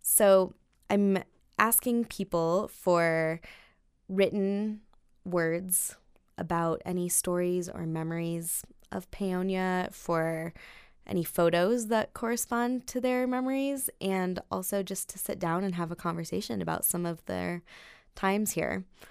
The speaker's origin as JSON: {"language": "English", "town": "Denver", "region": "Colorado", "country": "United States", "moved": "as an adult", "said": "Well, I'm originally from Denver. I left when I was 18"}